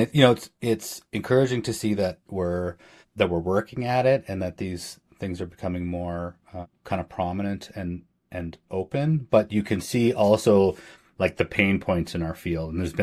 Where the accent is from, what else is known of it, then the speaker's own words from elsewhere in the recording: Manitoba, Canada; or just Northern Manitoba, actually.